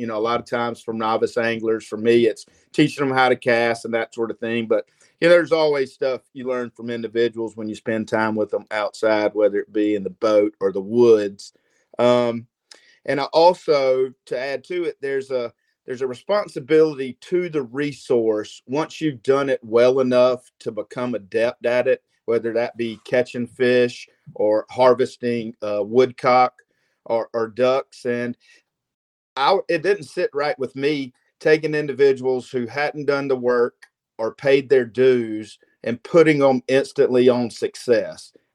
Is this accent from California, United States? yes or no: no; Hartsville, South Carolina, United States; Yeah, man. Born and raised in Hartsville, South Carolina. Lifelong outdoorsman. Grew up hunting and fishing just about everything available to us here in the Southeast.